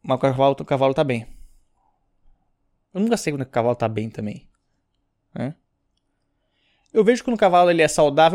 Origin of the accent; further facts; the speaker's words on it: Rio Grande do Sul, Brazil; Eu sou gaúcho, como as pessoas devem saber também, meu sotaque, né?